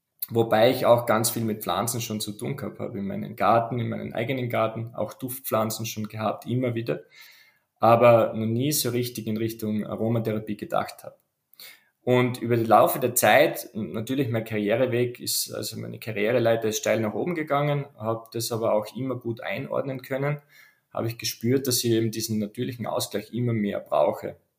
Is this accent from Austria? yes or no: yes; Carinthia, Austria; bin ich in Kärnten aufgewachsen, sehr naturnahe